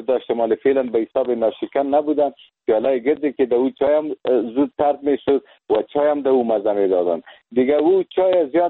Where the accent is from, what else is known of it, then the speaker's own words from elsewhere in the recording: Laghman, Afghanistan; در یک منطقه است به نام کلمان میگه در ولسوالی الینگار ولایت لغمان